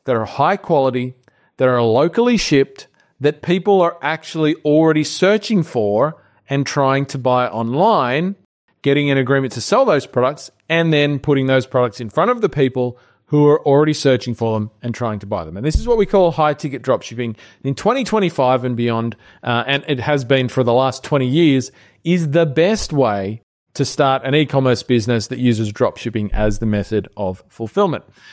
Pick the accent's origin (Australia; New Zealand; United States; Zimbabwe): Australia; You can tell by my accent, however, that I am Australian.